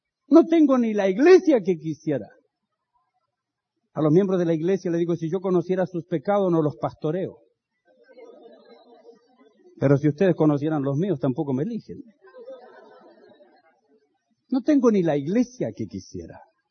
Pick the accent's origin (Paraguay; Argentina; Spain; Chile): Chile; now in United States; me subí a un taxi en Santiago de Chile, en mi país, iba hablando con el taxista y me dice, ¿usted es chileno? Sí, no puede ser, sí, su acento está medio raro, sí, pero... Me dice, ¿y qué hace? Bueno, digo, yo vivo en Estados Unidos.